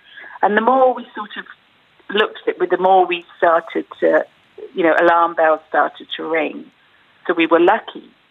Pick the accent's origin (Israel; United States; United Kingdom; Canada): United Kingdom; England; And as you can tell by my accent, I'm English originally.